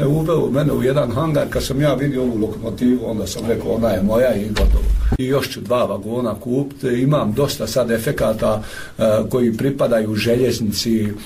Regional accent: Croatia; Slušajte, ja sam Hrvat.

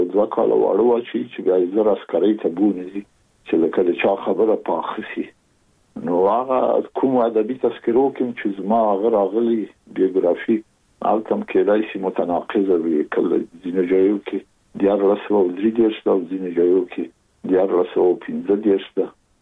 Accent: Chahar Asiab, Kabul, Afghanistan; زه زېږېدلی په کابل کې یم. د کابل په چارګي کې ګزرګاه پله ته ورڅېرمه، او کلی د ښکلا خان کلا. هلته زه زېږېدلی یم، خو یو درې یا څلور کاله وروسته زما کورنۍ بیا د مراد خان ته کډه شوې ده، چې هلته د پدري کلا ده.

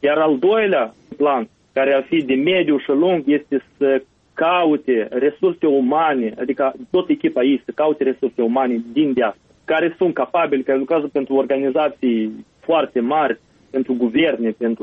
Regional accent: Moldova; moved away; noi mai suntem moldoveni, din păcate.

